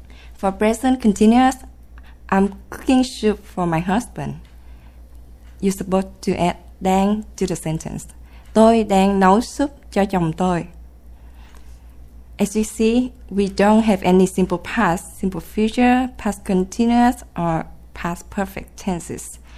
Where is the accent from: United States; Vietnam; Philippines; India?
Vietnam; from Vietnam.